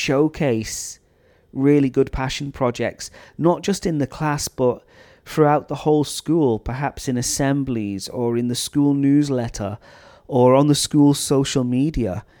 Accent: United Kingdom; Which makes me very proud as a British person who's never been to America to have his book on sale in Walmart.

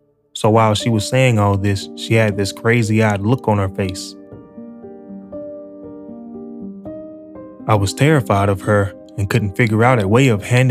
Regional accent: Sweden; it happened in my home country of Sweden

